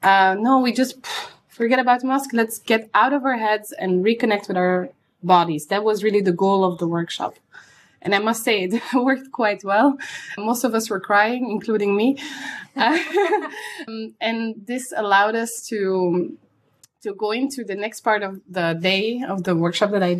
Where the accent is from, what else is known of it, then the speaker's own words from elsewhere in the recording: Antwerp, Flanders, Belgium; English is a second language; Yes, I'm from Antwerp.